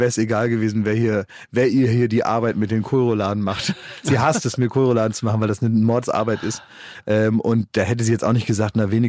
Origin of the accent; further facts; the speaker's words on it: Vechta, Lower Saxony, Germany; in Vechta, in meiner Heimat, an eine Tankstelle gefahren und dann mussten wir da einfach so 2-3 Stunden abhängen.